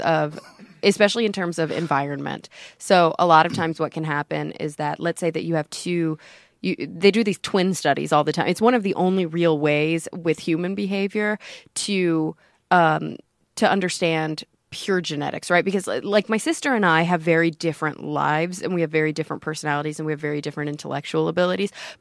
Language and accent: English; Texas, United States; No, I'm from Texas.